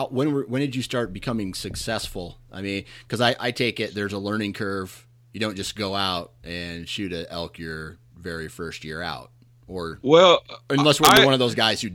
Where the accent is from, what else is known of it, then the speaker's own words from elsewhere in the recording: Iowa, United States; I'm born and raised in Iowa, right? So I'm in the Mecca for whitetails